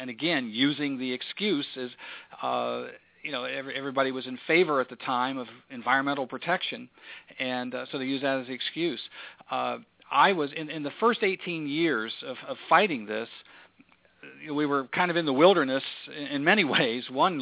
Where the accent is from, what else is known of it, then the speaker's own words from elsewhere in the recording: Ohio, United States; just some of the victories that we've begun to have in Ohio, my home state, in northern Ohio, in the Cleveland area